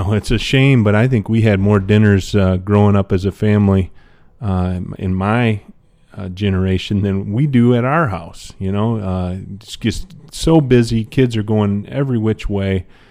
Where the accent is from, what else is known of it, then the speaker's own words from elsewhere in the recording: Zeeland, Michigan, United States; also born or lived in Evansville; and then I was born in Evansville, and then 3 months into my life, they moved back to Zeeland